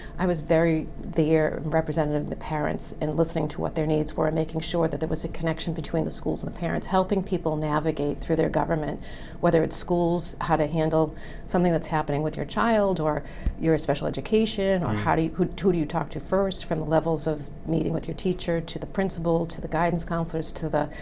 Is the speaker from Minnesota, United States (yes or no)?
no; Quincy, Massachusetts, United States; Watching what was happening here in Quincy, I decided, like I said, I was in my hometown, walking into town hall and filled papers